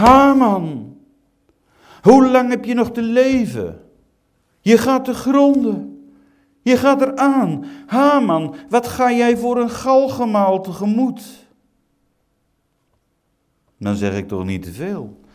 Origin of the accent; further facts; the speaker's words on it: Utrecht, Netherlands; En waar ik vandaan kom uit de omgeving van Leerdam